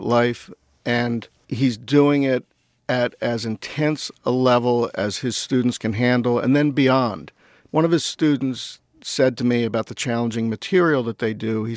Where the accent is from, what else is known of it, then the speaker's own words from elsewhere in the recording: Levittown, Pennsylvania, United States; I grew up in Levittown in the early 70s when U.S. Steel's Fairless Works plant employed 10,000 people, and they made very, very good salaries.